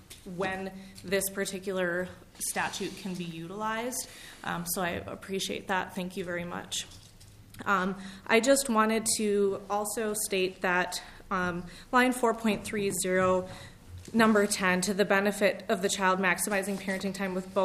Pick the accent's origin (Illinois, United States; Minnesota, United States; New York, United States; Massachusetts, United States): Minnesota, United States; St. Paul; I am from St. Paul